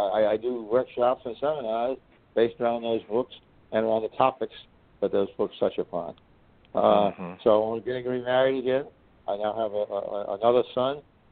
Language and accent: English; Rhode Island, United States; now in Boston, United States; So I grew up in Rhode Island. I went to work for the telephone company.